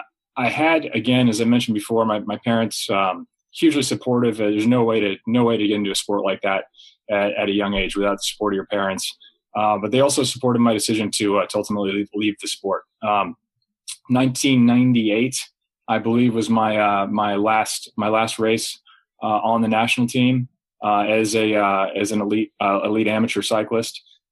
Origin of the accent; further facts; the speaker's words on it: California, United States; I think it's because of my hometown, small town in California, just south of San Francisco.